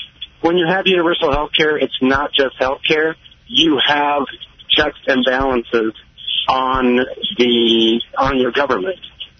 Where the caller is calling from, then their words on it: Lawrence, United States; I'm from Lawrence.